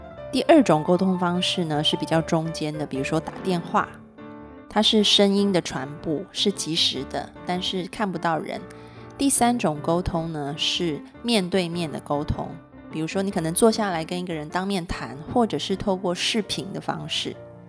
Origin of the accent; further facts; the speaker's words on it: Taiwan; 大家都会说啊，你是道地广东人。其实不是，我是台湾人。